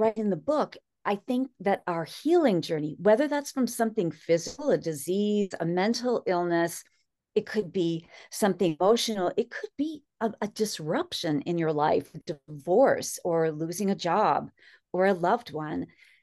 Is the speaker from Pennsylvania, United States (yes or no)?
yes; Pennsylvania, United States; When I was a child, growing up in Pennsylvania, we had woods behind our house.